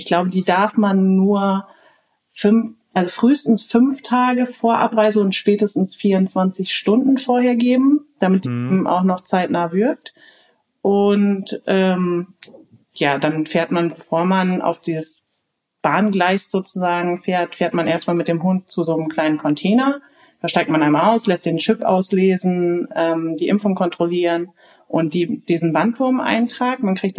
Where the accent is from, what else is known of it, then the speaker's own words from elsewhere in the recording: North Rhine-Westphalia, Germany; also wir kommen aus Nordrhein-Westfalen